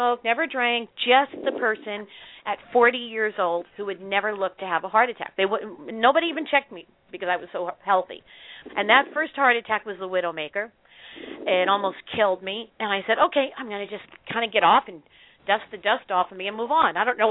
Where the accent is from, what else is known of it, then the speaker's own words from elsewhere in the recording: New York, United States; I'm too stubborn. I'm from New York.